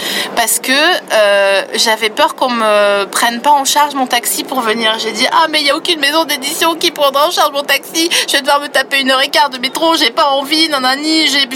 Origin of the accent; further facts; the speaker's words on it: Grand Est, France; comme je viens des Vosges, une partie de ma famille sont des paysans.